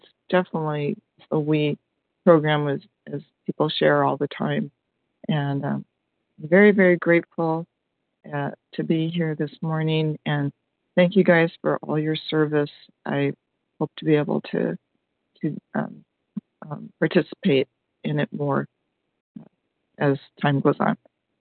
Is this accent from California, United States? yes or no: no; Oregon, United States; I'm from Oregon